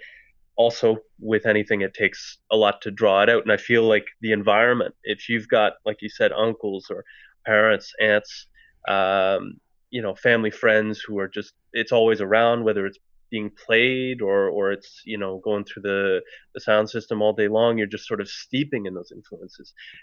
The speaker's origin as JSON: {"language": "English", "town": "Niagara Falls", "region": "Ontario", "country": "Canada", "tie": "born or raised there", "lives_now": "Ottawa, Canada", "said": "I'm from Niagara. I was born and raised, and I went to school and everything in Niagara Falls, Ontario."}